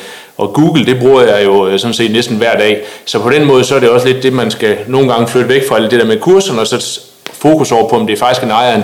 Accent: Ringkøbing, Central Denmark Region, Denmark; now in Copenhagen, Denmark; Jeg kommer oprindeligt fra Ringkøbing, og så er jeg uddannet kantmærke i finansiering og læst i Aarhus.

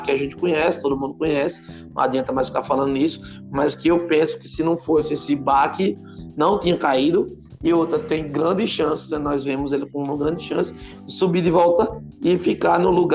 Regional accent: Northeast Region, Brazil; quem escuta o podcast sabe que a gente é nordestino

